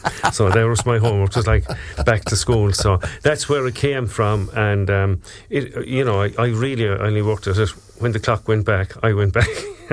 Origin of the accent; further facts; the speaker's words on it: Carrigaholt, County Clare, Ireland; I'm from Carrigaholt, Donaha back there